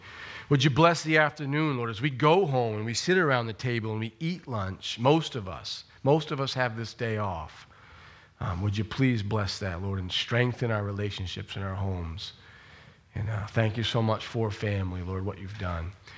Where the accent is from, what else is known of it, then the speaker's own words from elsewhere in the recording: Maine, United States; And, you know, growing up in Maine and working in the woods at times, working on a roof, you know what that's like.